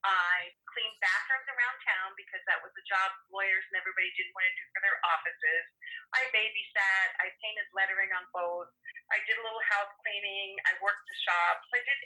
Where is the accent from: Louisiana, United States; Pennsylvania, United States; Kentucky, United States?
Pennsylvania, United States; Philadelphia; moved away as an adult; now in Port Townsend, United States; Not quite. I came here when I was 20 years old in 1976.